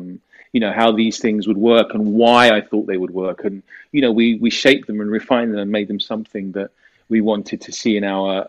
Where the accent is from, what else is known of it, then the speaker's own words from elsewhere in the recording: England, United Kingdom; I'm an actor from the UK and I'm trying to perfect my American accent.